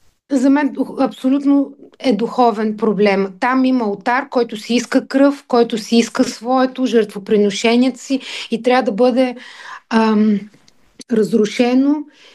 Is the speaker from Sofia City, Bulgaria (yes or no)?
no; Pleven, Pleven Province, Bulgaria; Аз съм от Плевен, аз постоянно пътувам по този маршрут, оттам минаваме за София.